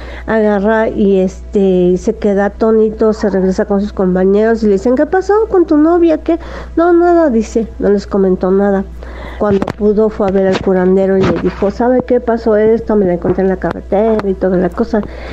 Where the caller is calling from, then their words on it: Atizapán, State of Mexico, Mexico; de Atizapán.